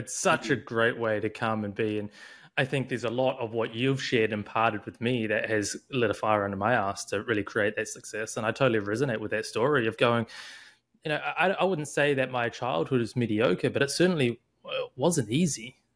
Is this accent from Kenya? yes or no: no; New Zealand; also born or lived in Australia; And I'm from New Zealand, but have spent years in Australia.